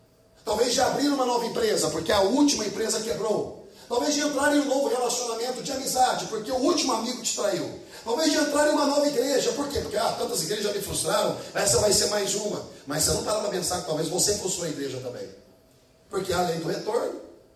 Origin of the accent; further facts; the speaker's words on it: Uberaba, Minas Gerais, Brazil; Ó, eu venho de Minas Gerais, Uberaba. Mineiro mesmo, bom.